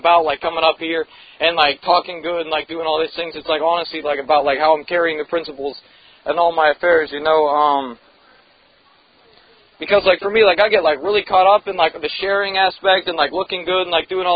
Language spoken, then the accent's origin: English; Wexford, Pennsylvania, United States; I went to this outpatient facility in the North Hills. I'm from Wexford, Pennsylvania.